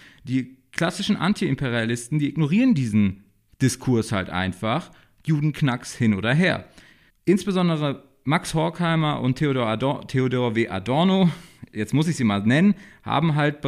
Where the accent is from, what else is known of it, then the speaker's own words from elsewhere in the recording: Heidelberg, Baden-Württemberg, Germany; bei uns in Heidelberg, da komme ich her